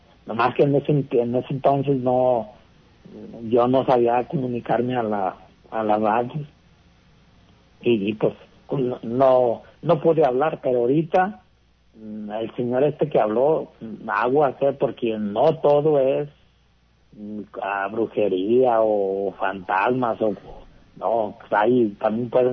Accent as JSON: {"language": "Spanish", "town": "San Julián", "region": "Jalisco", "country": "Mexico", "tie": "born or raised there", "also_born_or_lived": "Guadalajara", "said": "En eso me vine para acá, para mi pueblo, para San Julián."}